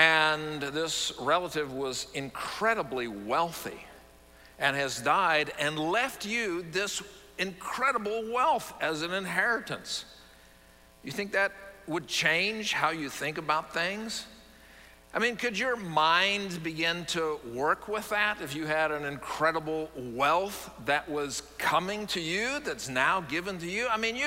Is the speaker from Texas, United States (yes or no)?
yes; San Antonio, Texas, United States; When I was growing up in San Antonio, I developed an interest in collecting stones and rocks as a kid.